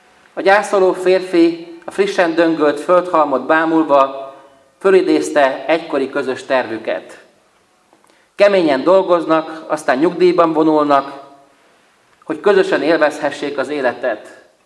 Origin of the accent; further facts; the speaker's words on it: Gyöngyös, Heves, Hungary; vannak-e még fecskék Gyöngyösön. Mikor a lakótelepen felnőttem